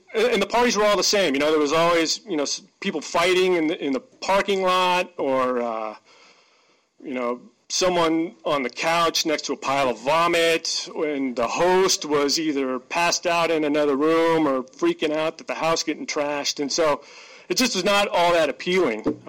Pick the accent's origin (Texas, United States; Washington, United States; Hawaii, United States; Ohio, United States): Washington, United States; Wenatchee; I grew up in Wenatchee in a upper middle class family that had unconditional love.